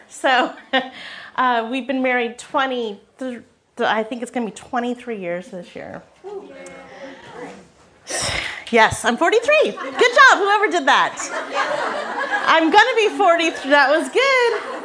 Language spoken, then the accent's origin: English; San Diego, California, United States; So I am from San Diego.